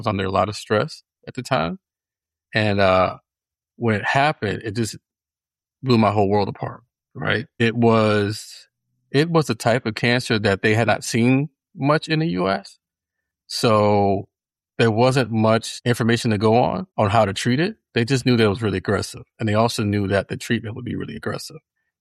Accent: Virginia, United States; I'm from Virginia. I had friends from a lot of different ethnic backgrounds.

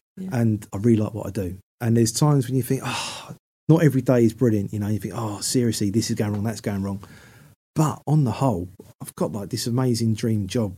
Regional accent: London, United Kingdom; I'm a guy from North London who, you know, was the first guy in his family to do a degree.

